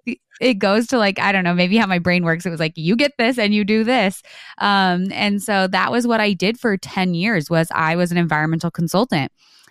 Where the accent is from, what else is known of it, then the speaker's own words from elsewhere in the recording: New Mexico, United States; In New Mexico. So Eastern New Mexico. So I'm like right on the Texas border.